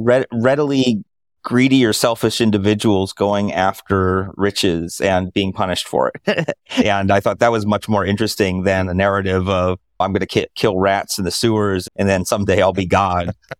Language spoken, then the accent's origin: English; Iowa, United States; I grew up in Iowa. So we had what we really wanted was, so Iowa, for those who don't know, is in the Midwest of the United States.